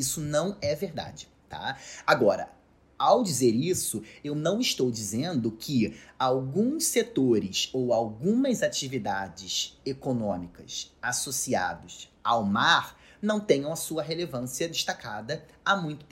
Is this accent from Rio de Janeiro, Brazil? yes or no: yes; Rio de Janeiro, Brazil; Eu sou carioca da Gema, né? Rio de Janeiro, praia, enfim, moro em Copacabana